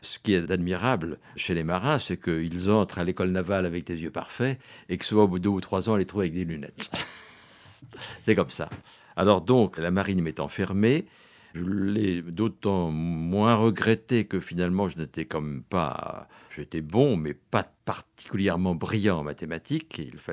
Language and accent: French; Hauts-de-France, France; also born or lived in Paris; je suis reparti bien évidemment grandir dans le Nord-Pas-de-Calais, dans cette mine d'Hénaliétard que mon père dirigeait, c'était la fosse 7 à Dourges